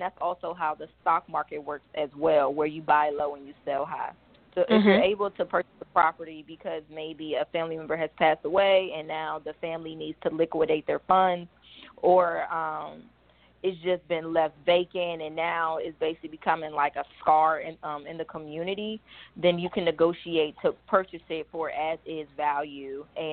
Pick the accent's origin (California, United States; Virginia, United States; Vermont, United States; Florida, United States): Virginia, United States; Hampton; born there; now in Washington, United States; I am a current resident of the DMV. I was born in Hampton, Virginia, so not too far from here. I'm very familiar with this area.